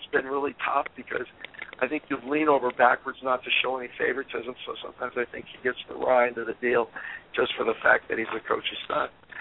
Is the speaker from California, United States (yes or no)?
yes; Santa Barbara, California, United States; I'm from Santa Barbara.